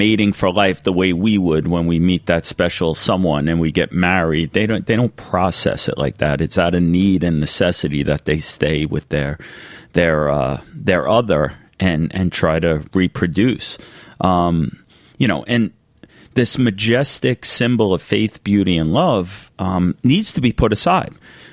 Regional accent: Long Island, New York, United States; I grew up and live on Long Island, New York.

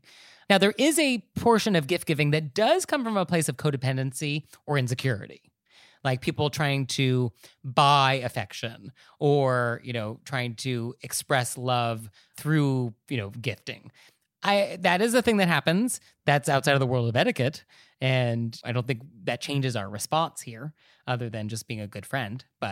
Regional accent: New York, United States; So as a New Yorker, I'm like, ugh, bleh, why?

